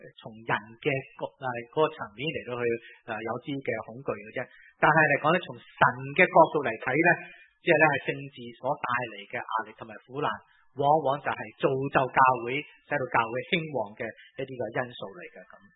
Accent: Hong Kong; 我哋香港人由于九七嘅问题，我哋都产生咗一种嘅信心嘅危机

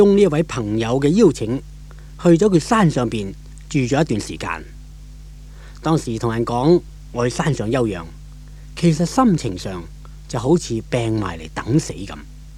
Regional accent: Hong Kong; 我在香港出世，也都在香港长大，惯了一个很热闹很多人的环境。

